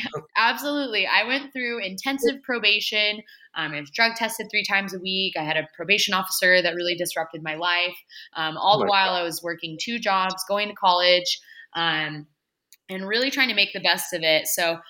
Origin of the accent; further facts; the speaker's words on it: Salt Lake City, Utah, United States; I grew up in Salt Lake City, Utah. So I fit the stereotype, if you know what I mean.